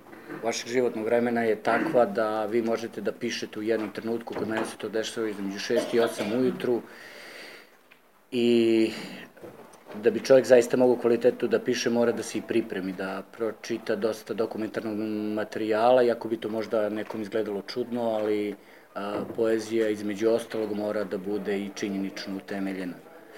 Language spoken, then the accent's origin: Serbian; Kragujevac, Šumadija, Serbia; ja sam Kragujevčanin